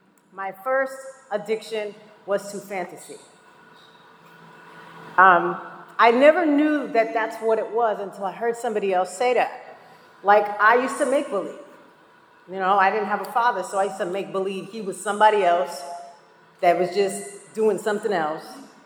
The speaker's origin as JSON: {"language": "English", "town": "Boston", "region": "Massachusetts", "country": "United States", "said": "But I come from Boston, and in the city of Boston, we're a different breed of people. We take trains by ourselves at like 8."}